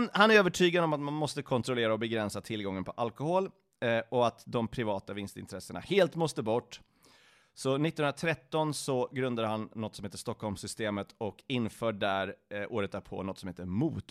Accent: Sweden; Men jag är svensk.

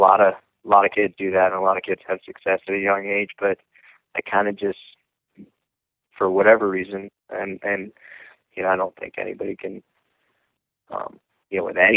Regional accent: Lake Placid, New York, United States; I'm from Lake Placid, New York, and that's, it's an area that has a huge heritage of skiing.

